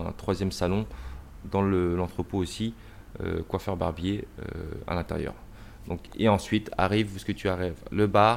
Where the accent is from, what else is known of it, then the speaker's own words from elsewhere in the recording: Rennes, Brittany, France; born there; je l'avais par la naissance, comme je suis né à Rennes.